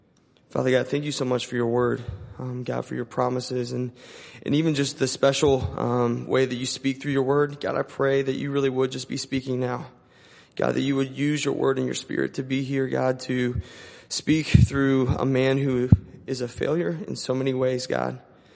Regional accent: Linton, Indiana, United States; I'm from Linton. I went to IUPUI

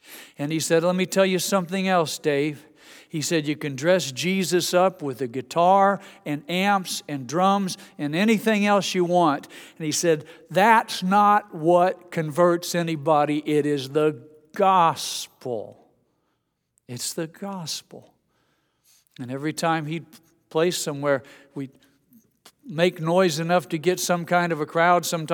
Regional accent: Indiana, United States; born there; I'm all for basketball. I was born in Indiana.

